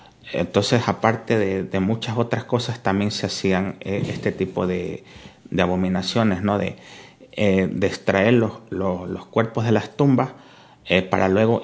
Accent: Ecuador; lo mismo que hay en mi país, Ecuador, que antes, hace 20 años, no lo había.

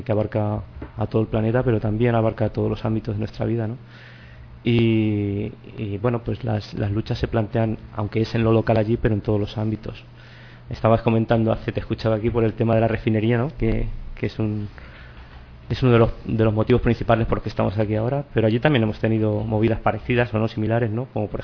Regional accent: Campo de Criptana, Castilla-La Mancha, Spain; yo soy de Campo de Criptana, pero para quien no lo conozca, pues está en el corazón de La Mancha, podríamos decir, cerca de Alcázar de San Juan, que es más conocido.

